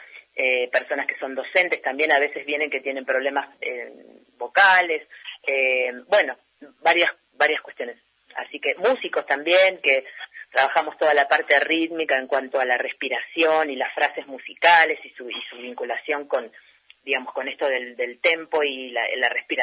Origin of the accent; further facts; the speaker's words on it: Mar del Plata, Buenos Aires Province, Argentina; que no son Mar del Plata, yo soy de Mar del Plata.